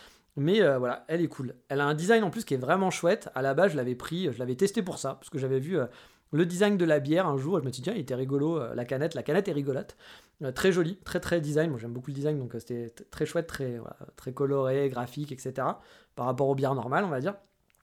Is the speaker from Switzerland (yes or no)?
no; France; bah ouais, on est français, hein